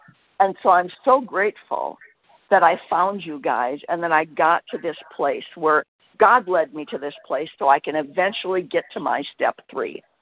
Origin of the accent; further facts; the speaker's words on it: Minnesota, United States; I'm from Minnesota, temporarily in Florida.